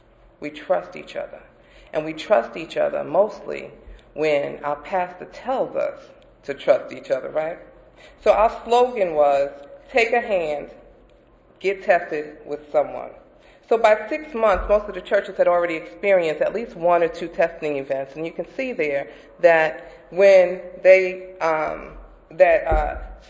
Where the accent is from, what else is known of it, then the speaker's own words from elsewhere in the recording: New York, United States; now in Missouri, United States; I'm from New York originally, but I learned that in Missouri, it's the show me state.